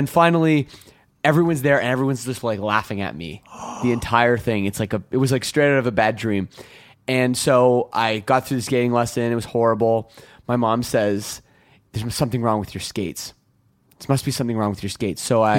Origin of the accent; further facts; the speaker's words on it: Toronto, Ontario, Canada; I grew up here in Toronto.